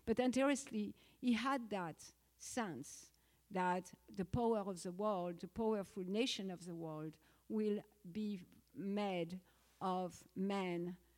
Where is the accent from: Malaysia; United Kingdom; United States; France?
France; So I grew up in France